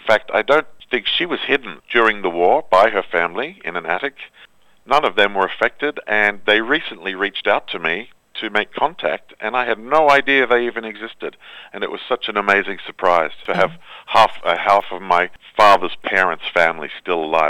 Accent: Sydney, New South Wales, Australia; I grew up in Sydney with my grandparents, my grandmother, my grandfather.

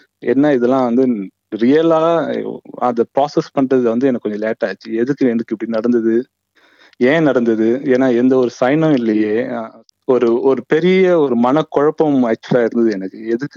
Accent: Pondicherry, Puducherry, India; moved away as an adult; now in Sydney, Australia; நான் பிறந்து வளர்ந்ததெல்லாம் இந்தியால பாண்டிச்சேரி. படிச்சது இன்ஜினியரிங் அண்ட் ஒர்க் பண்ணதெல்லாம் வந்து மோஸ்டா ஒர்க் பண்ணதெல்லாம் சென்னையில.

